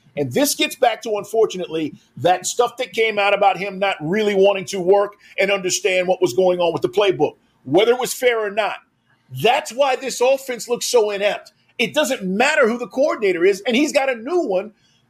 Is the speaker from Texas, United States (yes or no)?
yes; Texas, United States; You went to high school in Texas. I'm from Texas originally.